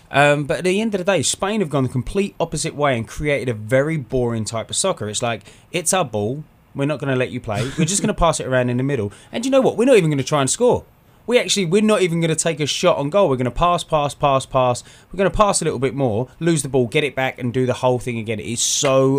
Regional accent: England, United Kingdom; Because we're English. We're not European. Or we're British. We're not European.

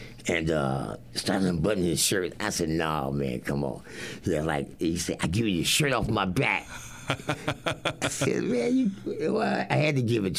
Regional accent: Gary, Indiana, United States; So, so I said to myself, here I am from Gary, Indiana, man, I'm finna go to … birthday party. little boy from G, you know, from Gary, Indiana

